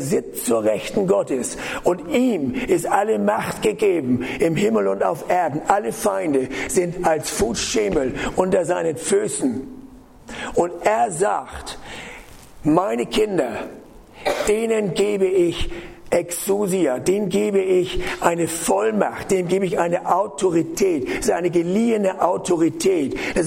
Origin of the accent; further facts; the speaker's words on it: Northern Germany, Germany; ich sage immer in die Boote, weil ich komme ja aus dem Norden.